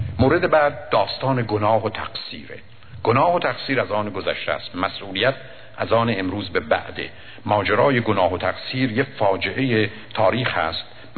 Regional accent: Iran; now in United States; هرگز هرگز هرگز بهشون نگفتم ما ایرانی هستیم باید این کارو بکنیم.

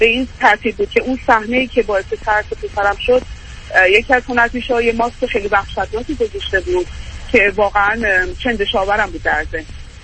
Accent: Iran; moved away as an adult; now in Australia; خودم و همسرم 41 سالمونه، حدود 6 سال پیش در سن 35 سالگی به همراه دو تا پسرمون داره از ایران به استرالیا مهاجرت کردیم. روی ویزای تحصیلی اومدیم اینجا

